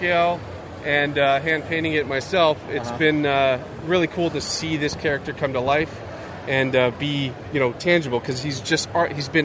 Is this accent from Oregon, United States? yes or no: no; Atlanta, Georgia, United States; also born or lived in Chicago; No, I'm actually from Atlanta. Well, I lived in Chicago, then moved to Atlanta recently